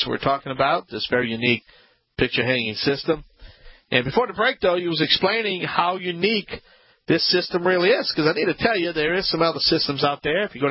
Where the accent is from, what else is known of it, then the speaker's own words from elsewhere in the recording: Louisiana, United States; Y'all come back now.